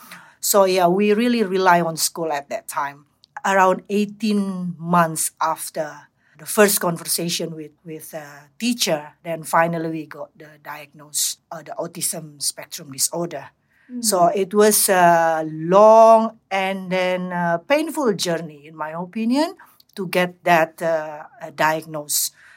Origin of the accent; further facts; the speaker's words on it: Indonesia; moved away as an adult; now in Australia; I was born and raised in Indonesia. And then I was moving to Australia around 15 years ago with my husband and my child.